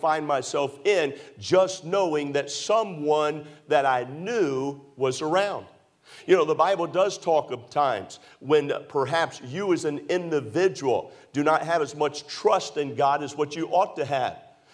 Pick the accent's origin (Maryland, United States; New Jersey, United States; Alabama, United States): Maryland, United States; and by the way, I was raised in Maryland. It gets kind of cold in Maryland during the winter times.